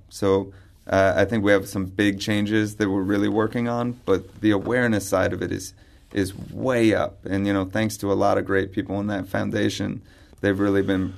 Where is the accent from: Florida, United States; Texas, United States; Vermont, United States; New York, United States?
Vermont, United States; born there; I was born in Vermont and on Lake Champlain, and you notice all the water there is now pretty polluted.